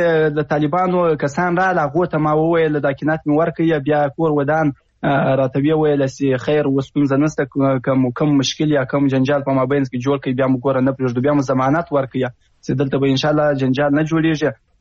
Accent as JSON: {"language": "Pashto", "country": "Afghanistan", "said": "نو زه د یو افغان په حیث دغه ستونزې له تاسو سره شریکوم"}